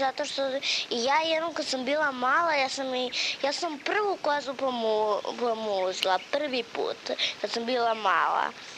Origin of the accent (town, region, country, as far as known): Rudnik, Šumadija, Serbia